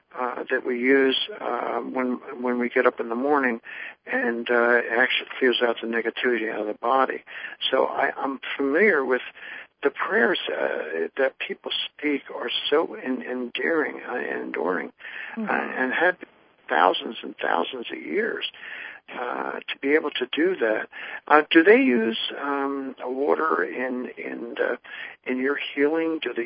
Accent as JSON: {"language": "English", "town": "Brigantine", "region": "New Jersey", "country": "United States", "tie": "born or raised there", "said": "I was raised near Atlantic City, New Jersey, in a little town called Brigantine, New Jersey."}